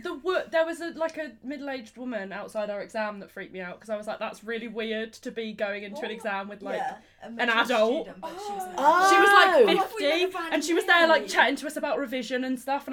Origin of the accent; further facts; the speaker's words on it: Maidstone, South East England, United Kingdom; Maidstone in Kent.